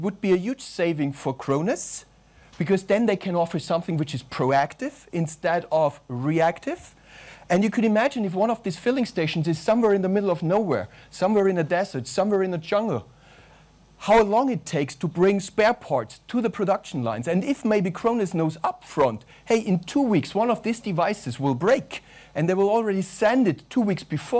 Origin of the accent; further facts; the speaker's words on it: Germany; English is a second language; I work out of Germany, as you can hear from my strong accent.